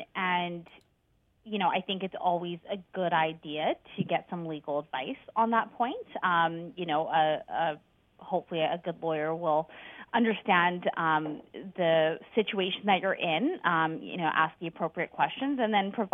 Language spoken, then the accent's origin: English; British Columbia, Canada; I am born and raised in British Columbia.